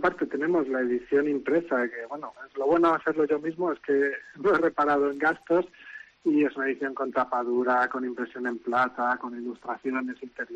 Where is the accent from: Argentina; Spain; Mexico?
Spain; Palencia, Castile and León; also born or lived in Valladolid; now in Madrid, Spain; luego estuve viviendo por General Mola y luego ya cambié a Valladolid y luego he acabado en Madrid. Pero vamos, soy palentino de infancia y castellano de pura cepa.